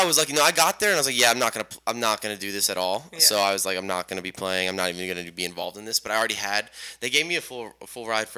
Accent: Houston, Texas, United States; I'm from Houston.

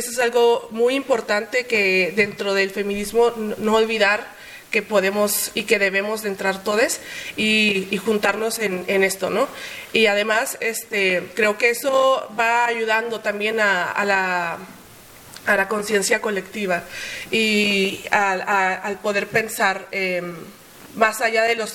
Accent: Ciudad Juárez, Chihuahua, Mexico; moved away; yo soy juarense, yo vengo de Ciudad Juárez. Me vengo para acá en el 2020, y en el 2020, no, perdón, en el 2018.

